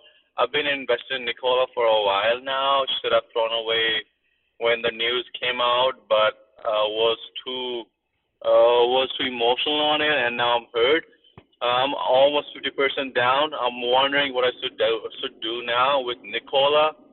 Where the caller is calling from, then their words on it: Minnesota, United States; Hi, Steve. I'm calling from Minnesota.